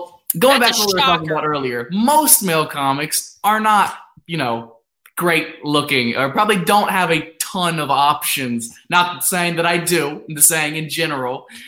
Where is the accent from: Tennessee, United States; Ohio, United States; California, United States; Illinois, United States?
Ohio, United States; North Lewisburg; It's a very small town, like an hour west of Columbus. It's called North Lewisburg. It's like maybe 2,000 people